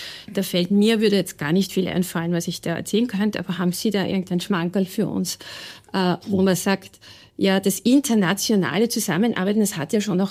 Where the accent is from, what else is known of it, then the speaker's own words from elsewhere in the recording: Vienna, Austria; als Wienerin